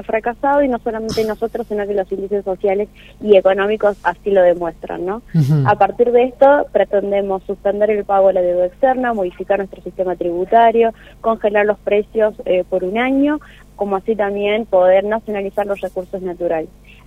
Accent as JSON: {"language": "Spanish", "region": "Santiago del Estero", "country": "Argentina", "accent": "santiagueño", "said": "Sí, soy santiagueña. Vengo de la provincia de Santiago del Estero"}